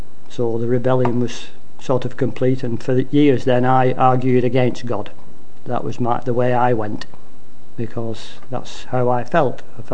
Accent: Standish, North West England, United Kingdom; I was the youngest of three boys. I was brought up in Standish, born in Standish, brought up in Standish. And we all had to go to the Methodist church twice every Sunday. My mother was brought up Church of England, my father was Methodist.

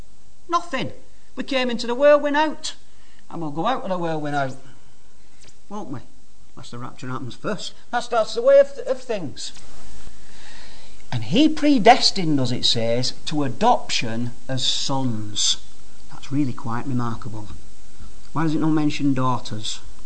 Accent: England, United Kingdom; I'm an Englishman. Through and through, I guess, if I'm being honest. British citizen, that's what it says on my passport.

